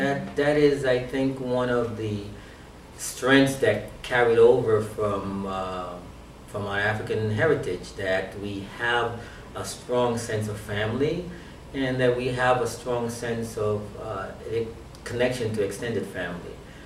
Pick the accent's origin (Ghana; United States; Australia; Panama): Panama; Colón; Well, I was born on the in Cologne. My parents lived on the canal zone in Rainbow City.